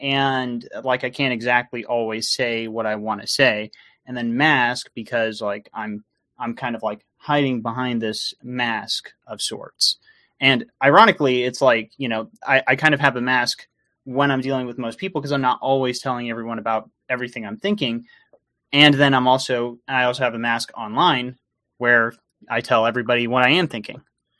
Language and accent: English; United States; I am an American content creator.